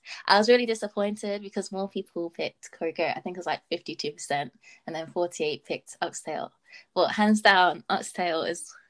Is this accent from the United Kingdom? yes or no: yes; Nottingham, East Midlands, United Kingdom; I'm from Nottingham, so it's actually quite a mixed and diverse place. So I've kind of been used to growing up around different people from different cultures and different backgrounds.